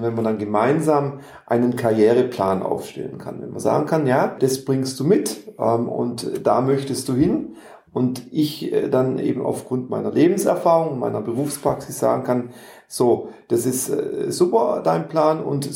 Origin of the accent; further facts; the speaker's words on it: Konstanz, Baden-Württemberg, Germany; Zuerst mal rein theoretisch Verwaltungswissenschaften in Konstanz, wo ich herkomme.